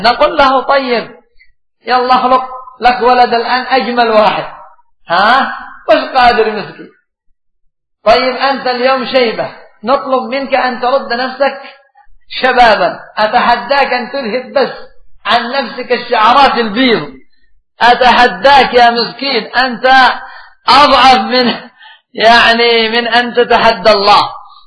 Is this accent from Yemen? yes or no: yes; Yemen; حتى عندنا في اليمن من كان ينكر من المعتزلة من ينكر القدر